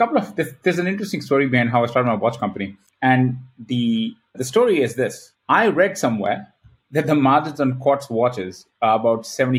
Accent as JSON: {"language": "English", "town": "Vancouver", "region": "British Columbia", "country": "Canada", "moved": "yes", "lives_now": "Shenzhen, China", "said": "I'm from Vancouver and then basically took a one-way flight. There was no coming back from there and took a one-way flight to go from Vancouver to Shenzhen."}